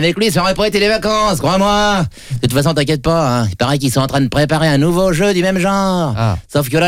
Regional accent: Paris, Île-de-France, France; born there; Je suis né à Paris.

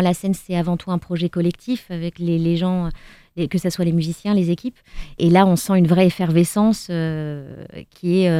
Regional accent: Paris, Île-de-France, France; Oui, je crois que je suis une vraie Parisienne

